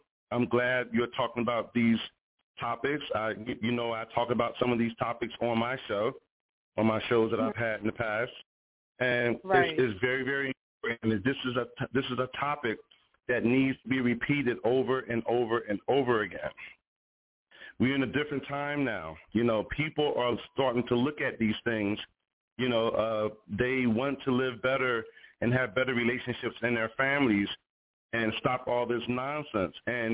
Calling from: Philadelphia, Pennsylvania, United States; Yes, I'm calling from Philadelphia.

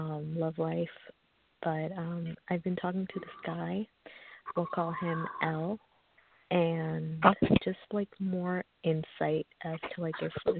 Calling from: Long Island, New York, United States; Calling from New York.

